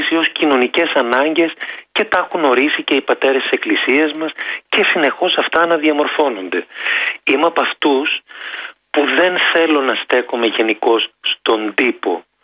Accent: Eastern Macedonia and Thrace, Greece; born there; Εγώ είμαι Μικρασιάτης και Πόντιος από πατέρα και μητέρα και Μακεδόνας, γιατί γεννήθηκα σε ένα χωριό της Δράμας.

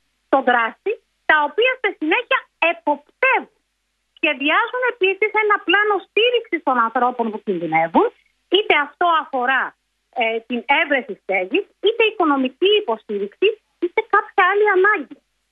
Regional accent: Peloponnese, Greece; αυτό που λέμε στο χωριό μου στη Μάνη

